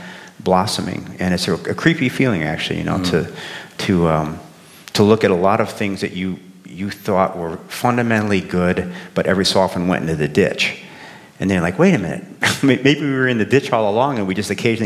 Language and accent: English; Chicago, Illinois, United States; I'm from the South Side of Chicago, and on both sides of my family